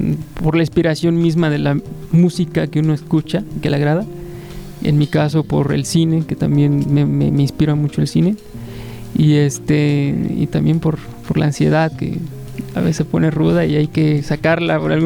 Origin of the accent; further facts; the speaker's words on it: Cuernavaca, Morelos, Mexico; Somos un grupo local, somos aquí de Cuerna.